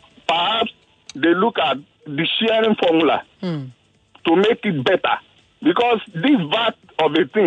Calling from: Ifako, Lagos, Nigeria; I'm calling from Ifako.

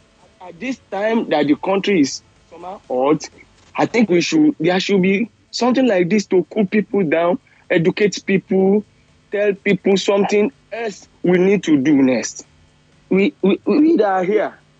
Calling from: Manchester, North West England, United Kingdom; This is the only station I listen to in Manchester.

